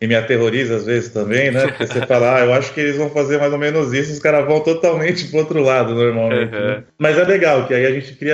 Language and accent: Portuguese; São Paulo, Brazil; somos de São Paulo, acho que é mais ou menos parecido.